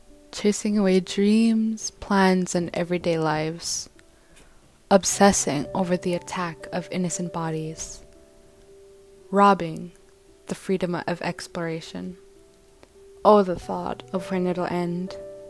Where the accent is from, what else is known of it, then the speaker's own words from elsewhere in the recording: Bethel, Alaska, United States; I am 17 years old and I'm from Bethel, Alaska, and this is my poem.